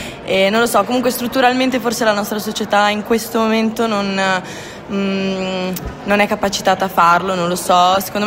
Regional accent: Brazil; ma perché sono cresciuto in Brasile, quindi effettivamente la mia conoscenza...

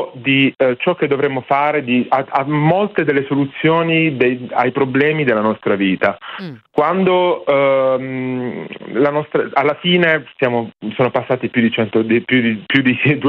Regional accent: Taranto, Apulia, Italy; io vengo dalla Puglia, io sono tarantino, e quando ero studente di composizione a Bari

